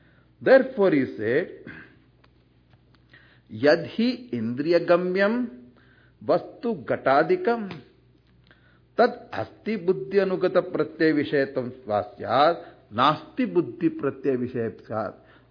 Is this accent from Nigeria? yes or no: no; India; English is a second language; I came from India, now all rationing is over.